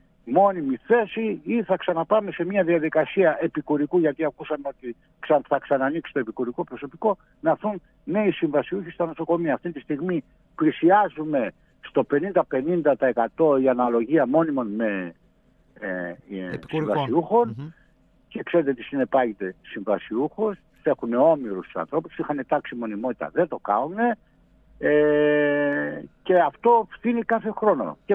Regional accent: Greece; σε μια περίοδο που έχουμε μεγάλα οικονομικά προβλήματα ως Έλληνες

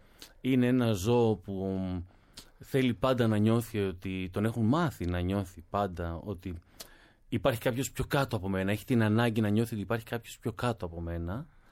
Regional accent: Ioannina, Epirus, Greece; now in Athens, Greece; λέω καλημέρα όπως έλεγα στο χωριό μου, στα Γιάννενα, στο κέντρο της Αθήνας.

